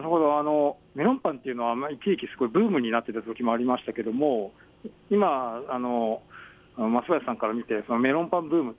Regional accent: Yamanashi, Japan; 私の地元が山梨なのでですね、

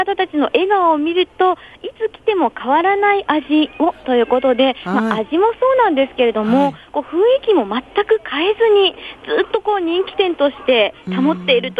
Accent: Nagano, Japan; 私は長野県出身なので、はい、お味噌汁を毎回作るんですね。

